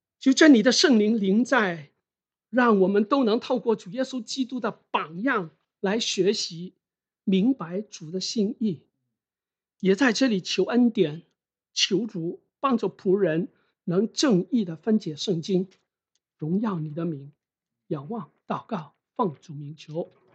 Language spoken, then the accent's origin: Chinese; Hong Kong; now in Canada; 我在香港成长。然后移民加拿大快30年了，期间我差不多每年都回香港，也有一段很长的时间我是在中国工作的，我有工作在那个国内，也差不多10多年的时间是经常在国内工作的，所以对两个地方我都非常熟悉。